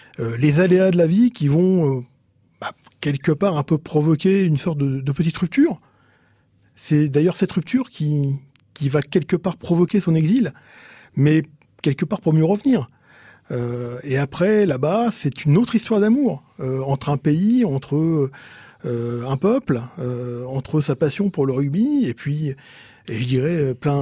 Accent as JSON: {"language": "French", "region": "Normandy", "country": "France", "said": "je suis normand, alsacien d'origine, mais bon, le pays catalan, c'est un peu ma région de cœur. J'ai d'ailleurs de la famille là-bas et des attaches."}